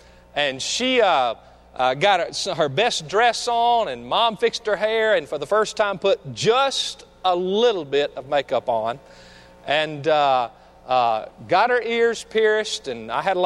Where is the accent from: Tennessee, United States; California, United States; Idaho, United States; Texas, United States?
Tennessee, United States; Lawrenceburg; growing up in Lawrenceburg, Tennessee, we didn't even know existed.